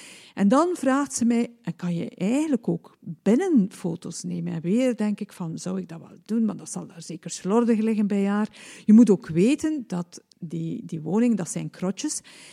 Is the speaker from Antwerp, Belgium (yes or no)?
no; West Flanders, Belgium; Ik heb al gezegd dat mijn ouders kleine zelfstandigen waren. Ik ben ook opgegroeid in West-Vlaanderen, waar de reputatie, en het is ook zo dat mensen hard werken.